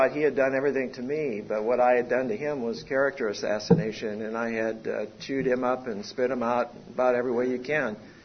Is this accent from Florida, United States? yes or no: no; St. Paul, Minnesota, United States; born there; I was born in 1942 in St. Paul, Minnesota, in the Midwest, and into a fairly small family